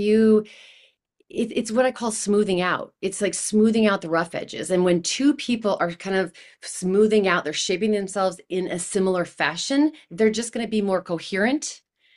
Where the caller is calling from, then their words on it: Midwest, United States; I am in the good Midwest, right in the middle of the country, in like 4 hours south of Chicago.